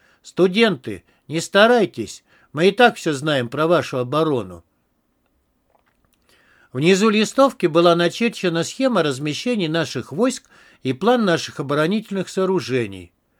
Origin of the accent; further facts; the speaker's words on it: Moscow, Russia; born there; Я родился в Москве в сентябре 1922 года. Учился в школе номер 618, расположенной рядом с Бауманским садом